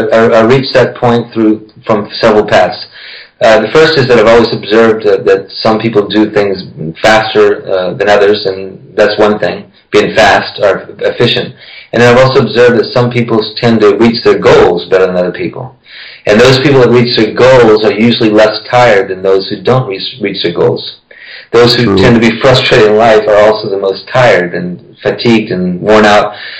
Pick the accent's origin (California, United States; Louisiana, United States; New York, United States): Louisiana, United States; New Orleans; moved away as an adult; now in France; Well, it really has nothing to do with growing up in New Orleans. I just my first job outside of school was in France.